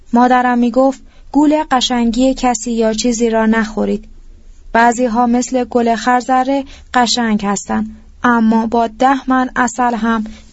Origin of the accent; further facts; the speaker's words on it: Abadan, Khuzestan, Iran; در جستجوی کودکیم آبادان را در ذهن مرور میکنم و در کوچه های شهر زیر آفتاب داغ که قدم میزنم گونه هایم سرخ و پیشانیم عرق کرده و تبدار میشود.